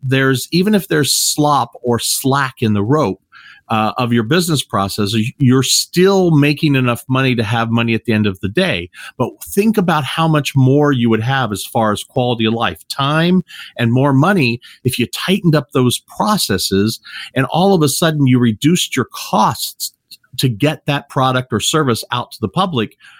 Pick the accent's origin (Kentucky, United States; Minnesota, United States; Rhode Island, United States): Kentucky, United States; accent: twang; I was born and raised in Kentucky. So I have a little bit of that twang that comes out every once in a while.